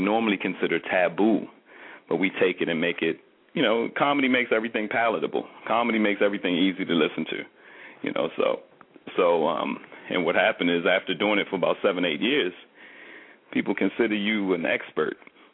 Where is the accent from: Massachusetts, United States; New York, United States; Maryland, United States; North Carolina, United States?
Maryland, United States; Baltimore; real brief, I'm from Baltimore, Maryland.